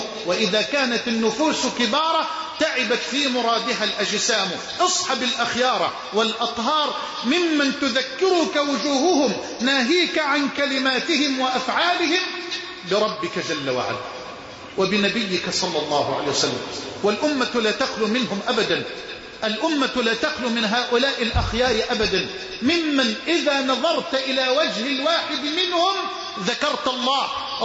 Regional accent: Egypt; اللهم اجعل بلدنا مصر واحة للأمن والأمان

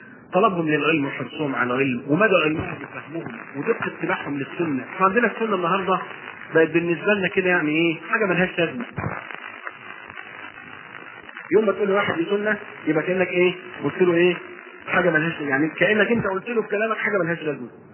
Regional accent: Egypt; تقريبا كلنا كمصريين بالذات

